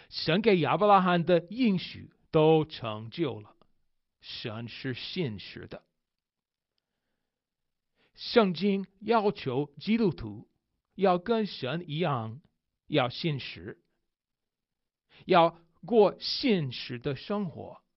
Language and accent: Chinese; United States; Chinese is a second language; 身为美国人的我，22岁的时候才开始学汉语，对我汉语很难